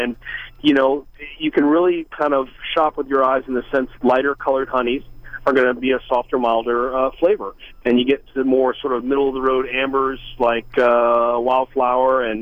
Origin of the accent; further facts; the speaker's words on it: Louisiana, United States; Well, I'm from Louisiana, so it's all about the Saints.